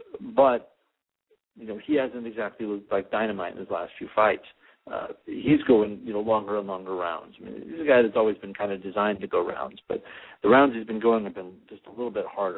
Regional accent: United States; You know, we're so American-centric.

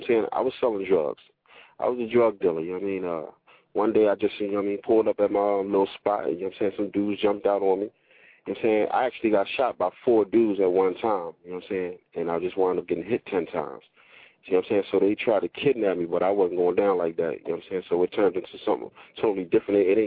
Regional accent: Philadelphia, Pennsylvania, United States; I'm from West Philadelphia, you know, watching the guys, older guys in Mercedes and BMs and chains around their neck.

